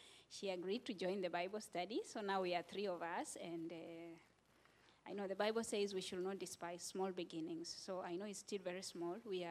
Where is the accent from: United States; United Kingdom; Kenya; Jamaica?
Kenya; I come from Kenya